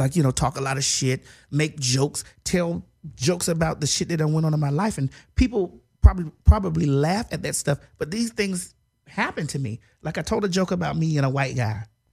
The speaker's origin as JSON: {"language": "English", "region": "Florida", "country": "United States", "said": "I'm a real ass nigga. What you talking about? I'm from Dade County, baby."}